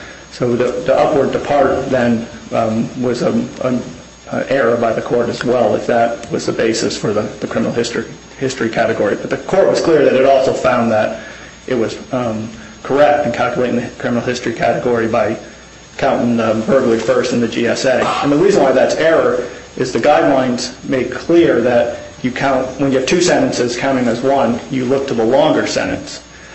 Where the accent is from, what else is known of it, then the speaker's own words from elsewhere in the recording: Bangor, Maine, United States; I'm from Bangor, Maine, and I'm representing Derrick Coughlin in this matter.